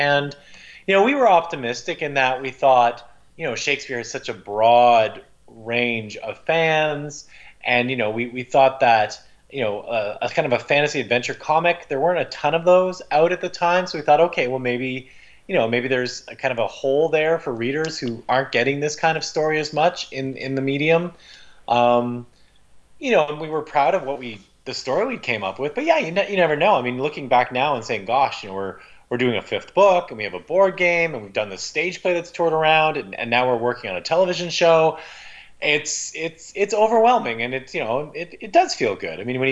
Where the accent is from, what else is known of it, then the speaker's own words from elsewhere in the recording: Montreal, Quebec, Canada; born there; Yeah, I was born in Montreal. That's correct.